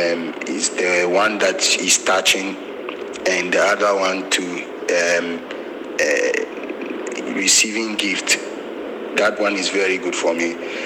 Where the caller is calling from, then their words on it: Ho, Volta, Ghana; I'm calling from Ho, the Volta region.